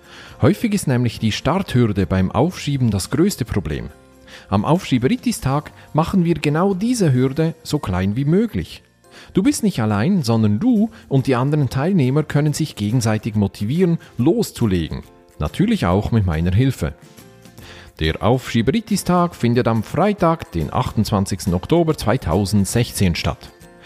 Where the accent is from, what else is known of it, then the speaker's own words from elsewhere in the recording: Valais, Switzerland; accent: Walliserdeutsch; In meinem Dialekt, dem Walliserdeutschen, haben wir sogar noch ein eigenes Wort dafür, nämlich «jeisse».